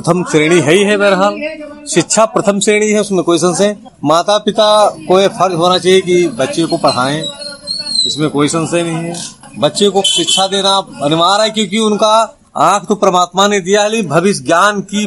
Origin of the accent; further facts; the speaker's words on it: Rayapur Grant, Uttar Pradesh, India; रायापुर grunt